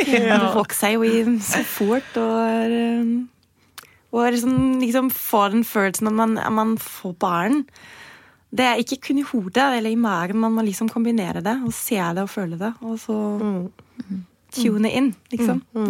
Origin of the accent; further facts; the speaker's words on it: Germany; Norwegian is a second language; now in Norway; som du sa tidligere, kom jeg fra Tyskland.